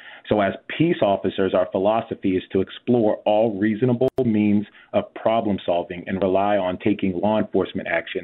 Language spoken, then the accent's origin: English; San Diego, California, United States; born or raised there